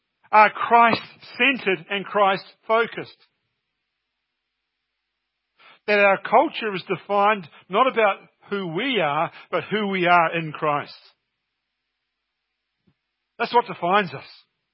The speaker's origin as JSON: {"language": "English", "country": "New Zealand", "said": "You can have fellowship with me, a New Zealander."}